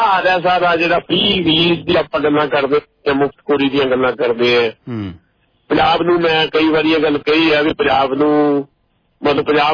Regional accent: Dosanjh Kalan, Punjab, India; ਸਾਡੇ ਪਿੰਡ ਜਦੋਂ ਅਸੀਂ ਨਿੱਕੇ ਨਿੱਕੇ ਸੀਗੇ 8ਵੀਂ 9ਵੀਂ ਚ ਪੜ੍ਹਦੇ ਸੀ ਤੇ ਸਾਨੂੰ ਸੁਣਨ ਚ ਆਉਂਦਾ ਸੀ ਵੀ ਜਿਹੜਾ ਧਰਤੀ ਹੇਠ ਪਾਣੀ ਜਦੋਂ ਨਲਕਾ ਲਾਉਂਦੇ ਆ ਤੇ ਸਾਡੇ ਪਿੰਡ ਦਸਾਂਝ ਕਲਾਂ ਦੇ ਵਿਚ 27 ਫੁੱਟ ਤੇ ਪਾਣੀ ਸੀ

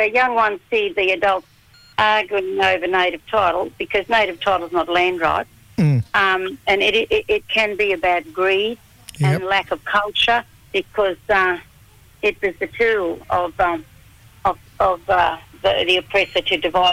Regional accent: Queensland, Australia; Yeah, from my town called Birragubba and Kalkadoon and South Sea. Big mixture there, but mostly on the coast.

